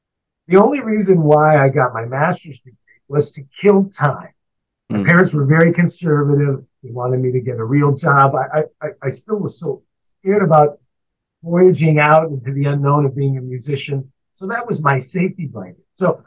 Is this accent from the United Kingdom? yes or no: no; Canada; being a Canadian blues wannabe artist, you know?